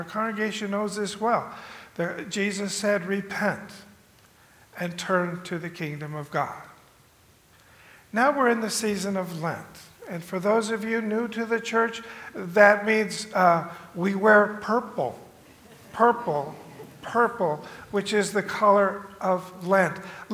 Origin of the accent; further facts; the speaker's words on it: California, United States; I grew up in California, a couple towns over from a city called Thousand Oaks.